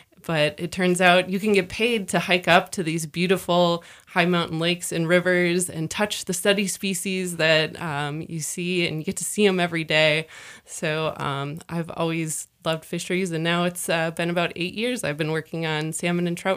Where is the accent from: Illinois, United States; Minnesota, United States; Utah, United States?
Minnesota, United States; I grew up in Minnesota, and I always wanted to be a marine biologist, like many young women.